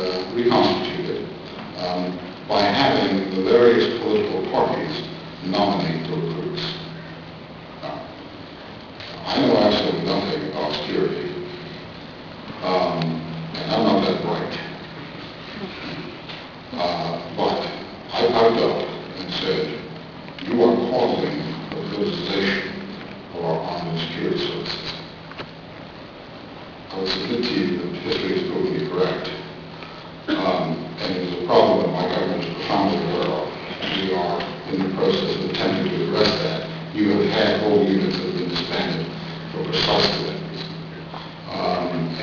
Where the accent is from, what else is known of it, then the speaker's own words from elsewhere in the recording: Baghdad, Baghdad Governorate, Iraq; But then again, I'm from Baghdad, so I would say that.